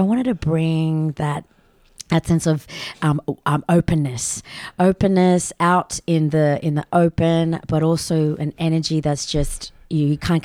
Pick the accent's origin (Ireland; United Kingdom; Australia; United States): Australia; Darwin, Northern Territory; growing up on Larrakia country and in Darwin and, you know, being a Darwinian and just doing all things NT